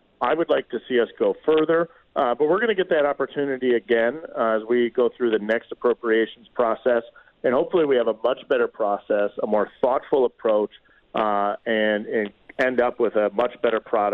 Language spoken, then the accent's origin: English; Janesville, Wisconsin, United States; working in the manufacturing sector in Wisconsin near my hometown of Janesville.